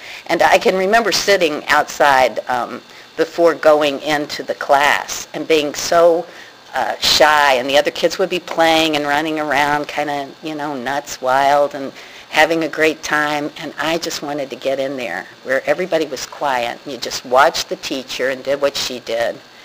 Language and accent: English; Louisville, Kentucky, United States; I grew up in Louisville, Kentucky. There's a lot of art there. There was, even when I was a kid.